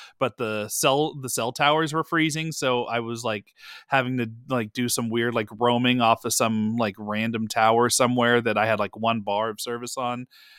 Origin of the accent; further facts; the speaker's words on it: California, United States; moved away; So, but yeah, I grew up in California, then moved to Texas.